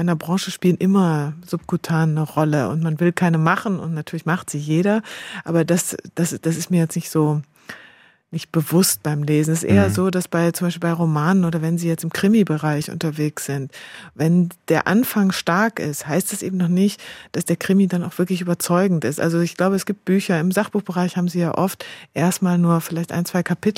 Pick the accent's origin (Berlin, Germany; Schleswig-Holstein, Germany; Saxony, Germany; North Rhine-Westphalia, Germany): North Rhine-Westphalia, Germany; ich bin eben nicht aufgewachsen in Münster, sondern im Münsterland und in sehr ländlichen Verhältnissen.